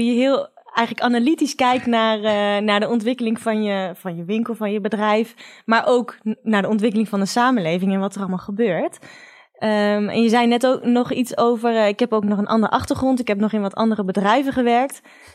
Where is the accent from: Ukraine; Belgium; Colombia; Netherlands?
Netherlands; Raalte, Overijssel; Ik kom oorspronkelijk uit Raalte.